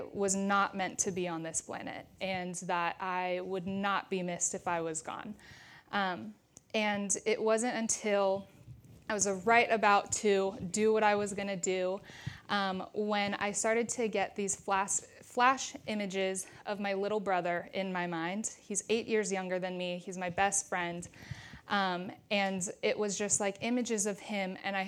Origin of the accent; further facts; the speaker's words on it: Portland, Oregon, United States; now in Corvallis, United States; And because I'm from Oregon, I'm right up in Portland is where my family is.